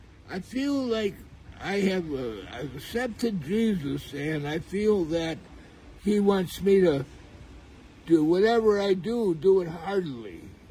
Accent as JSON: {"language": "English", "town": "Cumberland", "region": "Wisconsin", "country": "United States", "tie": "born or raised there", "said": "Well, yes, I grew up in Cumberland, Wisconsin, 50 miles south of here on a farm"}